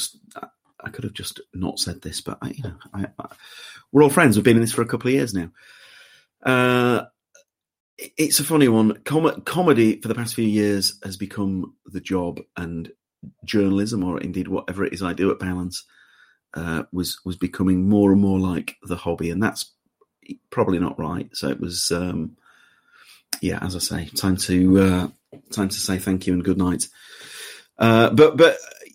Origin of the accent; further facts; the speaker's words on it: Leeds, Yorkshire and the Humber, United Kingdom; accent: Leeds; maybe because my Leeds accent has ruined a beautiful name, Gennaro Contaldo